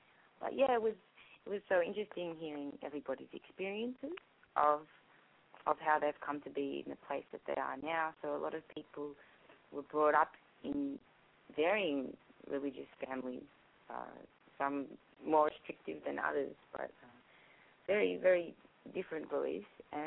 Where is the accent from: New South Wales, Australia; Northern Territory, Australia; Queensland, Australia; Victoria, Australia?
Victoria, Australia; Melbourne; Yeah, I got back to Melbourne, my hometown. I got back a week ago, and before that I was touring for about 4 months in the States.